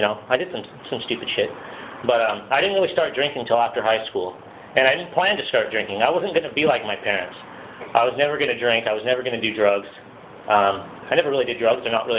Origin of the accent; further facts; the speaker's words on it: Santa Maria, California, United States; born there; I was born here in Santa Maria to teenage alcoholic drug addicts.